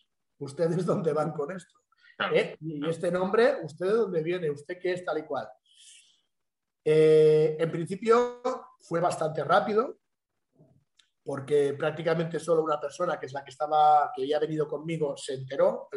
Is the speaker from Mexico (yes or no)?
no; Spain; viajando como español, con pasaporte español y todo normal y en regla